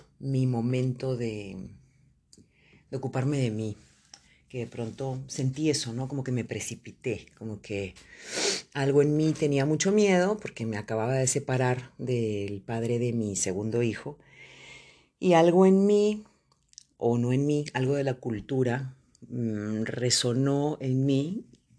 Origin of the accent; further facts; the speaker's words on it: Lima, Peru; moved away; No había vivido nunca en mi país después de que me había ido. Mis idas a Perú eran simplemente de vacaciones, 10 días, 15 días, 8 días, y nunca se me había ocurrido volver a vivir en el Perú, en Lima, mucho menos en Lima.